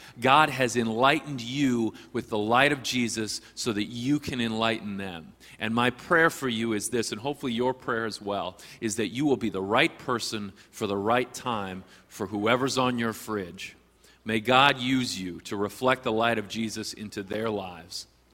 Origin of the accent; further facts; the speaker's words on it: Kansas City, Missouri, United States; But I grew up in Kansas City, and so it was really exciting for me to watch the Chiefs win.